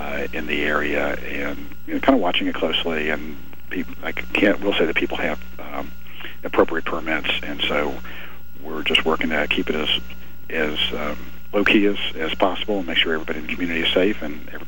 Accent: the South, United States; I'm a Southerner, so I take pride in the South.

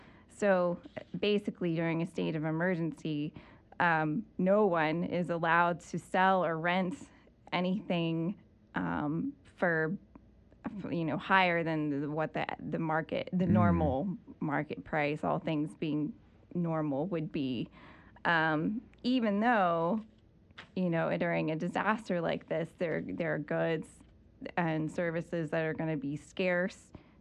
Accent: North Carolina, United States; I grew up in Alamance County, so we were affected by Hurricane Hugo.

